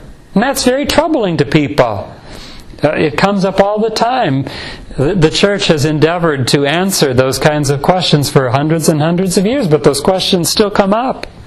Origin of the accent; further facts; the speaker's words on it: Michigan, United States; I was coming from the Great Lakes area, and Michigan, of course, one of its most valuable assets is all the water that we have, all the shorelines, all the lakes and that sort of thing.